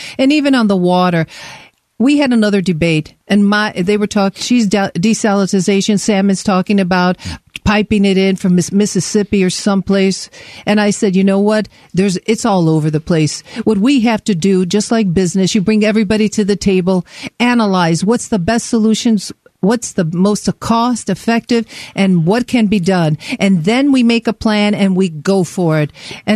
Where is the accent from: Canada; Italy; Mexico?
Italy; now in United States; I went through poverty when we came from Italy, and I have had struggles in my business